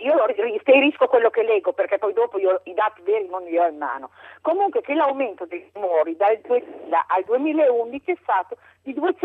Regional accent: Emilia-Romagna, Italy; io ho la stessa età di Casini, e sono emiliana

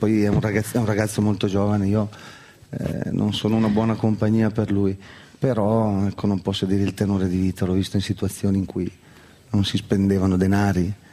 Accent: Lombardy, Italy; Che parlava dell'amore per la mia terra, quindi dei contadini lombardi.

